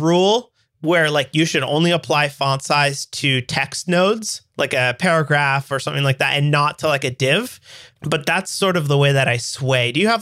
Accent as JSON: {"language": "English", "country": "Canada", "said": "as a Canadian, I'm used to sane measurement systems"}